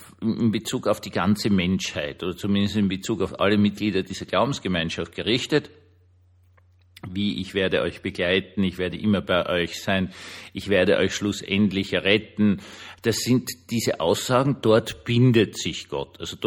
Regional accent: Austria; Also als Österreicher habe ich natürlich eine Erfahrung damit. Also ich persönlich nicht, aber meine Familie und all ganz Österreich, das waren die Habsburger.

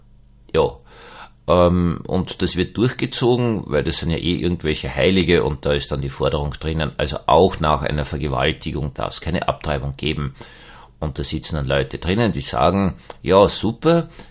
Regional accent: Austria; der ist natürlich noch für mich als Österreicher viel, viel ärger

